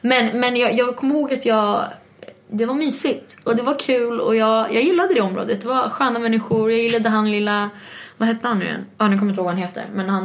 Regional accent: Falun, Dalarna County, Sweden; Jag kommer från Falun.

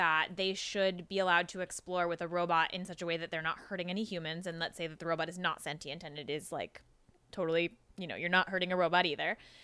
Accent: San Diego, California, United States; I grew up in San Diego

